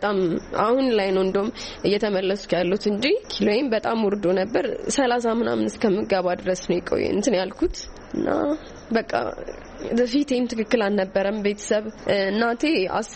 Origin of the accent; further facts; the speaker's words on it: Addis Ababa, Ethiopia; ከአዲስ አበባ ነው የመጣሁት።